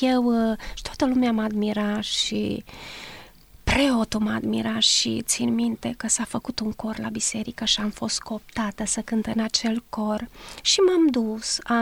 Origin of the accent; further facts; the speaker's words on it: Feleacu, Cluj County, Romania; born there; M-am născut în localitatea Feleacu, în 1956, într-o familie de credincioși ortodoxi, frecventam foarte des biserica ortodoxă.